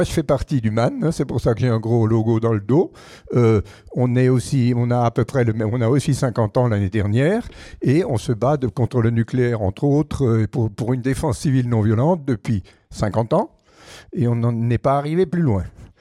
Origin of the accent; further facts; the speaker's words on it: Grand Est, France; je suis alsacien, j'ai un député, mon député est un nucléaire pur et dur.